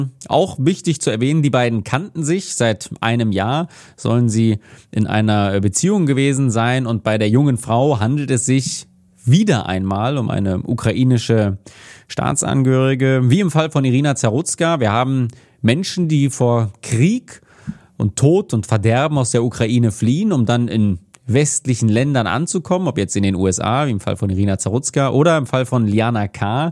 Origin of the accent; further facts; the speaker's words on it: Paderborn, North Rhine-Westphalia, Germany; eine Auseinandersetzung in einem Paderborner Imbiss, meiner alten Heimat